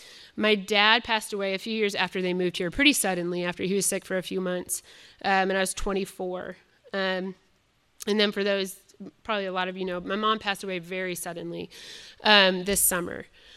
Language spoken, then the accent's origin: English; Illinois, United States; I'm originally not from Kentucky. I'm from Northern Illinois. When I graduated from college, both my parents moved to Kentucky